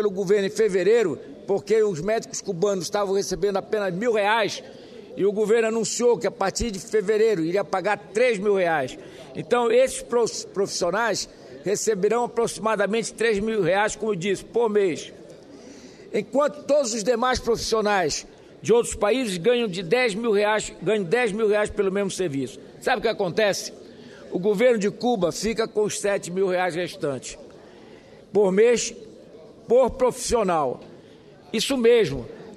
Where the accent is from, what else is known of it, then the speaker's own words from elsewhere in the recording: Pará, Brazil; existe uma médica lá do meu estado do Pará